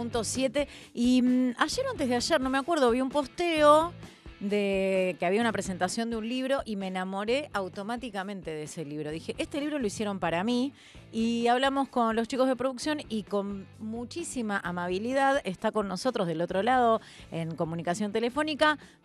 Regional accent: Quilmes, Buenos Aires Province, Argentina; soy de Quilmes, así que imagínate que me hace sentir muy bien que estén.

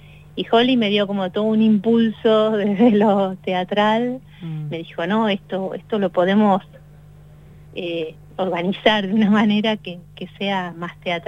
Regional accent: Trelew, Chubut, Argentina; Yo soy chubutense, nací en Trelew, y bueno, y en realidad toda mi familia desde hace muchos años vivo en la Patagonia.

